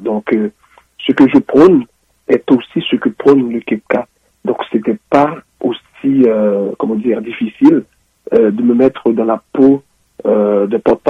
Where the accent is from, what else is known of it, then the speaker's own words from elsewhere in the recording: Haiti; en tant qu'haïtien, ou en tant que n'importe quel peuple qui vienne de notre pays pour arriver dans un autre pays